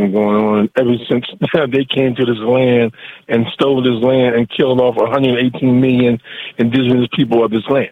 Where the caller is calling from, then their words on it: Fort Washington, Maryland, United States; man, from Fort Washington, Maryland, man.